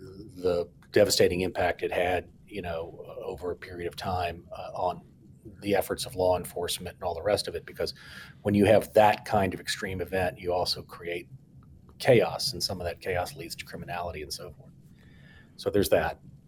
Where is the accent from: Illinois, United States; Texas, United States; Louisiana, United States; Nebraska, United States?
Texas, United States; So, you know, I come from Texas. Texas, too, is a big oil state, obviously.